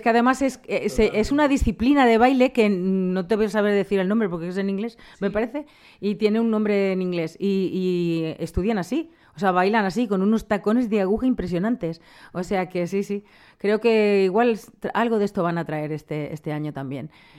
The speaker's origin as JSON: {"language": "Spanish", "town": "Rincón de Bonanza", "region": "Valencian Community", "country": "Spain", "tie": "born or raised there", "said": "además es de mi pueblo, del Reguero de Bonanza, del Rincón de Bonanza"}